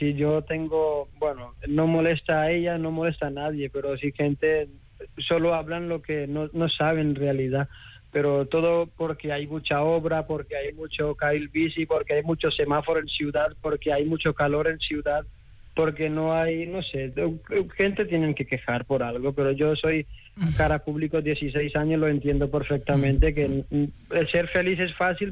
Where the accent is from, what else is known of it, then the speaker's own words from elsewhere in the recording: Barcelona, Catalonia, Spain; yo soy un ciudadano barcelonés